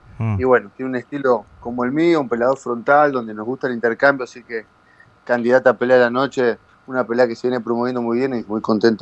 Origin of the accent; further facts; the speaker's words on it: La Plata, Buenos Aires Province, Argentina; also born or lived in Brazil; Sí, 2013, fin de 2013. Me vine para acá. Anteriormente viví en Brasil. Obviamente soy de La Plata, de Argentina.